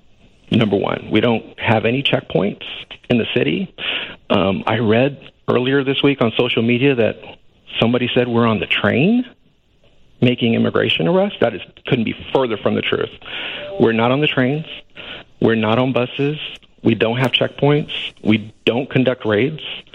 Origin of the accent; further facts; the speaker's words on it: Texas, United States; So I'm from deep South Texas. I'm a Texan, native born.